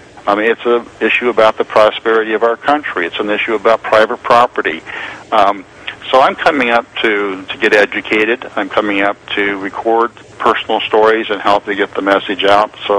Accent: Pocatello, Idaho, United States; born there; I was born in Pocatello, Idaho. My best summers were spent with my grandmother.

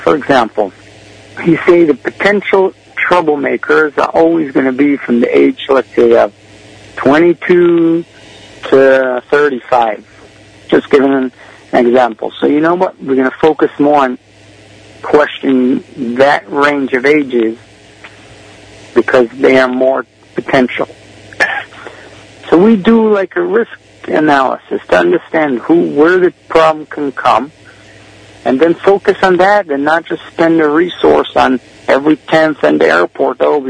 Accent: United States; and I say, as an American, it's important to give back.

